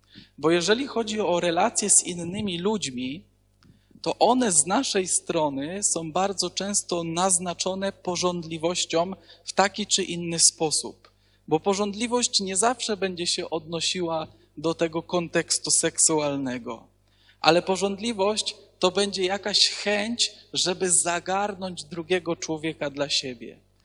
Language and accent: Polish; Zakopane, Lesser Poland, Poland; pochodzę z Zakopanego